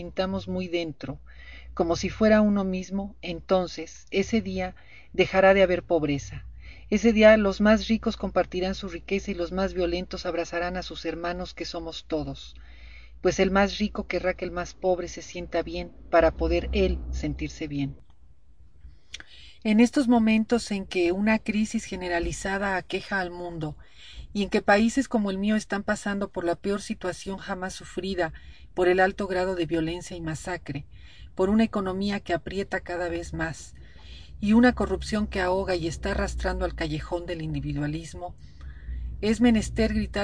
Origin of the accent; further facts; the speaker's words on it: Tulancingo, Hidalgo, Mexico; Un abrazo grande para todo Tarija desde México, desde mi terruño Tulancingo